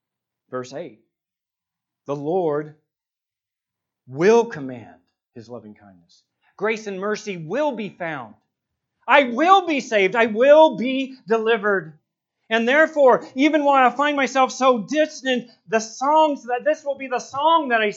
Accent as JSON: {"language": "English", "town": "San Diego", "region": "California", "country": "United States", "tie": "born or raised there", "said": "I remember, many of you know, I grew up in San Diego and I body surfed"}